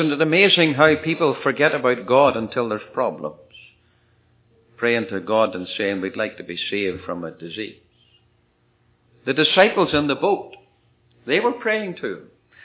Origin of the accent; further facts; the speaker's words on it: Northern Ireland, United Kingdom; I was born in Ireland. My passport says I'm British. And three quarters of my family history is Scottish. So you can be a real mixture if you come from Ireland.